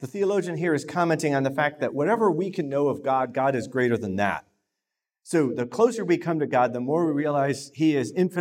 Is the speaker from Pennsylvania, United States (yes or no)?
no; Chicago, Illinois, United States; I'm from Chicago, so I got to say, deep dish pizza is incredible.